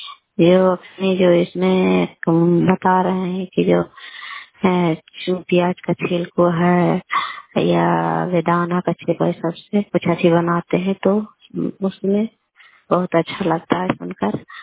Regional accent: Kalyanpur, Bihar, India; घर कल्याण पुरवाली, विरछी पंचायत, प्रखंड चांडी, जिला नालंदा का निवासी हूँ।

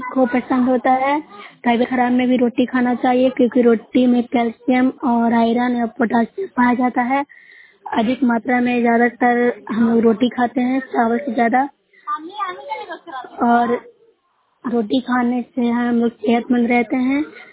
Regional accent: Bihar, India; मैं नूरसराय ब्लॉक से हूँ, जिला नालंदा के निवासी हूँ।

